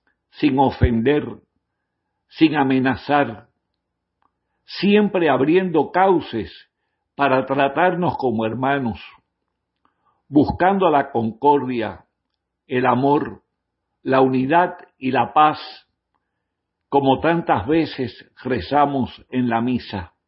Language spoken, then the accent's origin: Spanish; Cuba; como familia cubana que somos